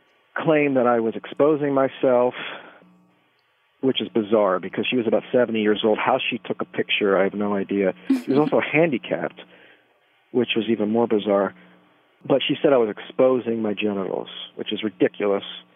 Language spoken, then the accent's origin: English; Maryland, United States; I'm not from New York. I'm from Maryland. And, you know, women in Maryland are not, you know, they say what they need to say and then they shut up and they listen and that's it.